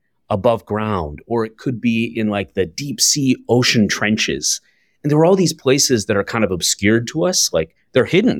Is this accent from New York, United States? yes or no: yes; New York, United States; also born or lived in Hamilton, Canada / India; moved back to Western New York.